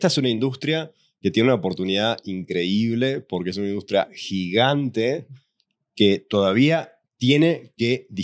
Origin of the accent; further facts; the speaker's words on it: Argentina; Pero la confesión que les quiero hacer, chicos, es que soy argentino.